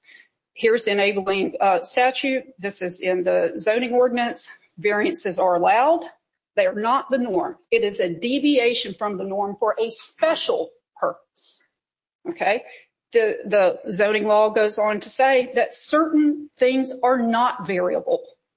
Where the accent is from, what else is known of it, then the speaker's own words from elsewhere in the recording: Atlanta, Georgia, United States; now in Savannah, United States; I'm a Savannah resident, pretty new to Savannah, but I'm from Atlanta.